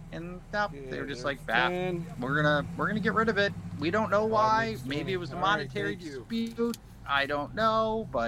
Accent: Minnesota, United States; I'm like, hey, I'm from Minnesota.

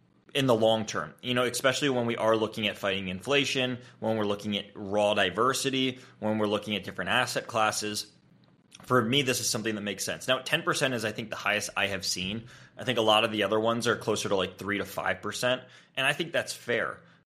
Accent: North Carolina, United States; the big update here is that North Carolina, actually my home state

